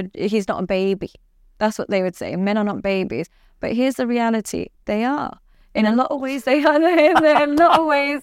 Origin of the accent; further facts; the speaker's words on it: Dubai, United Arab Emirates; now in London, United Kingdom; because I come from Dubai and I live in London and stuff like